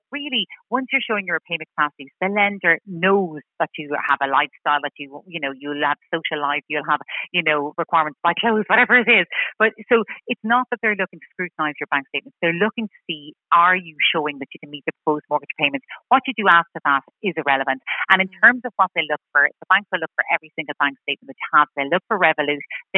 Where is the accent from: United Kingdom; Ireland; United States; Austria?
Ireland; We're Irish, we love owning our own homes